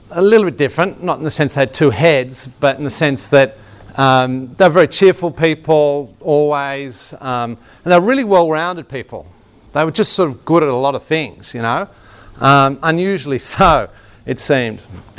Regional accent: Canberra, Australian Capital Territory, Australia; I grew up in Canberra

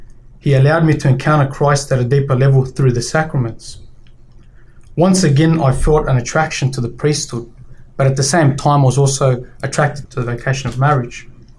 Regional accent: Australia; I'm 26 years old. A little bit about my background. I was born and raised in Australia, so I consider myself a true blue, an Aussie. My parents are from Nicaragua, which is a very Catholic country.

